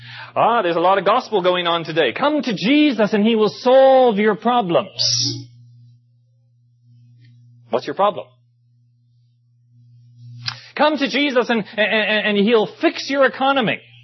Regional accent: Durban, KwaZulu-Natal, South Africa; I grew up in South Africa on the coast of the Indian Ocean in Durban. Beautiful, 30 degrees south, a warm climate 9 months of the year. I spent my Saturdays out beyond the breakers swimming in the Indian Ocean.

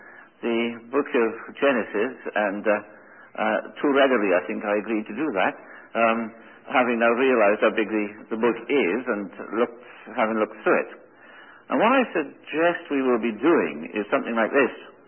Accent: Wales, United Kingdom; So I come from Wales, and I spent most of my life, I suppose, in education until I retired early

